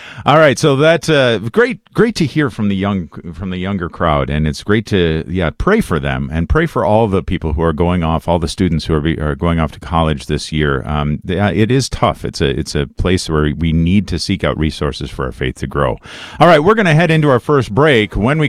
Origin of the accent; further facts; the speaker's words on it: Wisconsin, United States; Our regular listeners know that I'm from Wisconsin. I'm currently living in Wisconsin and was born and raised in Wisconsin.